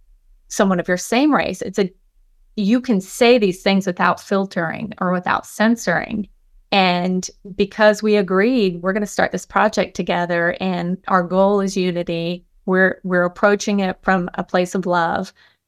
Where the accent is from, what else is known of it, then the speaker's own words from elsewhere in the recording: Florida, United States; born there; also born or lived in Colorado; And I was born in Florida. We lived in Colorado. And I moved back to Central Florida long enough ago.